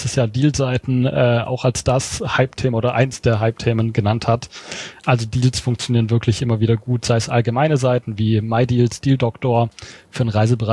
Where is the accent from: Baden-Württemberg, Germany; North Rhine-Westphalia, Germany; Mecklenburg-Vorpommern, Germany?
Baden-Württemberg, Germany; ich als Schwabe